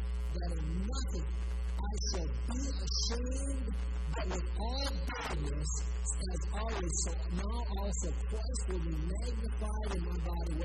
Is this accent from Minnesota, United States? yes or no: yes; Duluth, Minnesota, United States; when I was growing up in Duluth, Minnesota, I often have to take the bus ride.